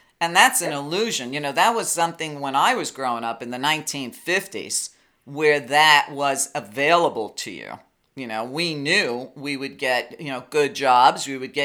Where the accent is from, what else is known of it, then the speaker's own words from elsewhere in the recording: New York, United States; But don't forget, I grew up in New York at the same time Trump was there.